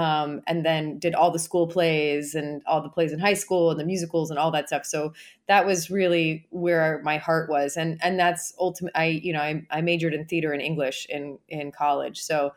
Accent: Illinois, United States; moved away as an adult; now in Los Angeles, United States; I mean, I've lived here longer than anywhere else, but I grew up in the Chicago suburbs. And then I moved to Los Angeles in 2000.

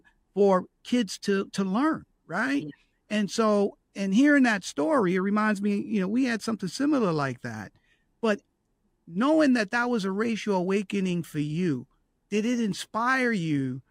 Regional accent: Detroit, Michigan, United States; And I, you know, growing up in Detroit, I tell my daughters

